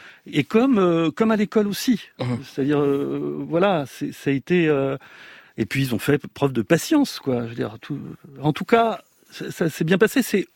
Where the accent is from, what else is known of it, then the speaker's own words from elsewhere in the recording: France; born there; on parlait plutôt ce langage-là à la maison, ce qui fait que même si je suis né en France, et même si j'ai parlé spontanément le français à la maternelle, je n'avais pas les mécanismes, l'inconscient du français.